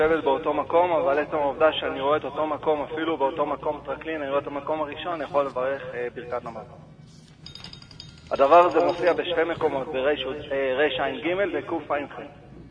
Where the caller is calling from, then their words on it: Jerusalem District, Israel; אני מאזור ירושלים.